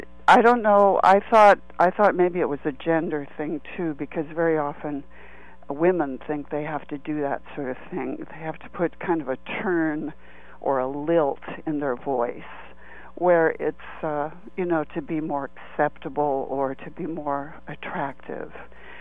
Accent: Minnesota, United States; I am from Minnesota originally

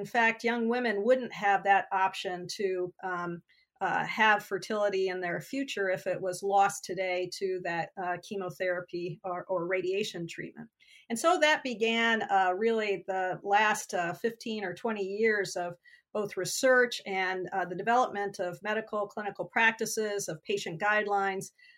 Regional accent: Illinois, United States; father was a teacher of religion at the Olivet Nazarene University, a small liberal arts college there in my hometown. And I grew up wanting to be a teacher.

